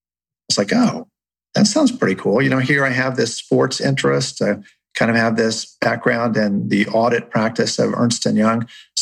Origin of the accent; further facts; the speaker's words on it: Kansas, United States; also born or lived in Oklahoma; I'm a Midwesterner. I grew up in Oklahoma and Kansas. I spent a good portion of my time on a farm in Kansas.